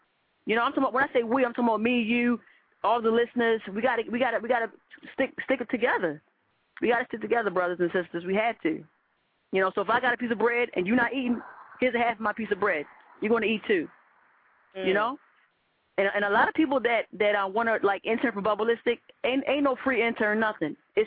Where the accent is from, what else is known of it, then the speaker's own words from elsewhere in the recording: Baltimore, Maryland, United States; now in Washington, United States; I'm in Baltimore. My home city, that's my home city. I live in D.C., but I'm from Baltimore, just let everybody know that.